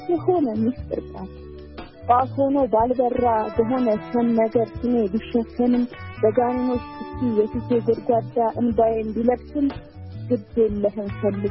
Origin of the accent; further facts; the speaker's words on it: Debre Markos, Amhara, Ethiopia; እድገቴም ውልደቴም ጎጃም ደብረ ማርቆስ ከተማ ውስጥ ነው ተወልጄ የሚያደግኩት። ከ12ኛ ክፍል የተማርኩት እዛው ነው።